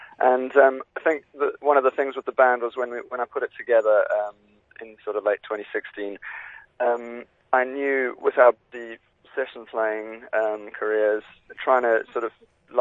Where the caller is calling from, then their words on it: South East England, United Kingdom; I am actually sitting in my studio in the Buckinghamshire countryside.